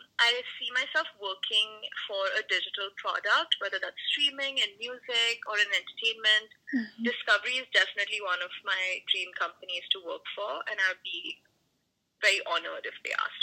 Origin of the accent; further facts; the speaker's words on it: India; So even growing up in India